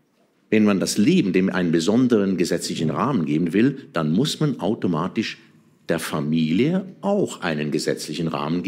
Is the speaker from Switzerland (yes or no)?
yes; Switzerland; Bei uns in der Schweiz sind das Strafgesetzbuch, Obligationenrecht und Zivilgesetzbuch.